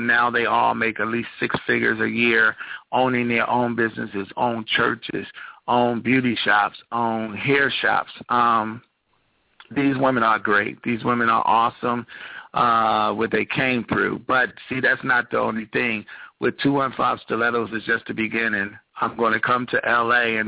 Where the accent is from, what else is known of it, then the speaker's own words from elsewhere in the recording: Stone Mountain, Georgia, United States; I came from Stone Mountain, Georgia, and I always had an imagination to do things.